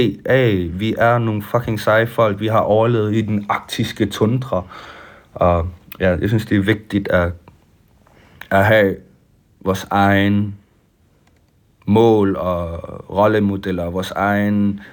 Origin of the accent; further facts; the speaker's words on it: Greenland; Fordi vi er opvokset her i Grønland med, at ikke at vide en skid om os selv.